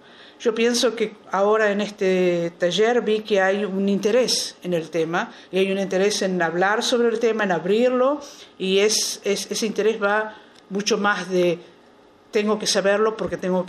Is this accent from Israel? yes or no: yes; Israel; Spanish is a second language; en el Museo de los Combatientes de los Guetos en Israel, de donde vengo.